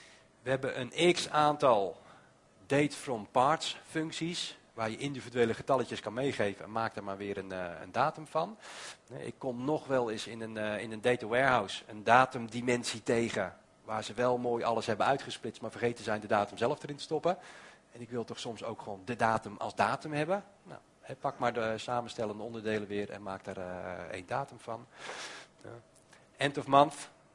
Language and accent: Dutch; Netherlands; Ik weet dat er commas in staan, maar ik ben een Nederlander.